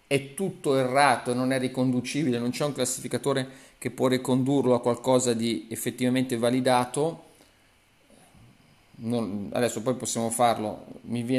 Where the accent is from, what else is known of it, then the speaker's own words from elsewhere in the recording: Switzerland; io sai che sono svizzero